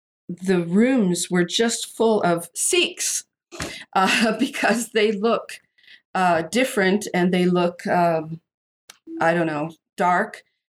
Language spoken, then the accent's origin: English; Canada; I remember thinking as a kid, oh, my skin is pink like hers. Does that mean I'm more Canadian than the other kids around me?